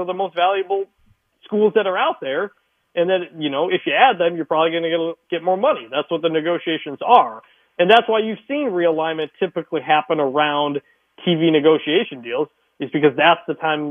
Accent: Michigan, United States; but I'm from Michigan. I went to Michigan State

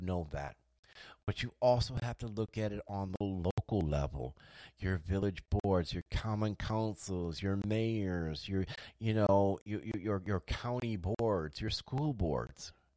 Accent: United States; Funny thing about being an American is we're kind of a little rebellious by our very nature.

